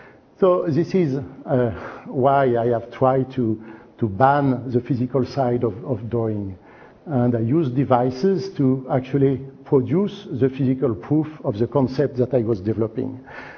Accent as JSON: {"language": "English", "country": "France", "tie": "born or raised there", "said": "I've been growing up in France, and I spent a considerable amount of time in art galleries and in museums."}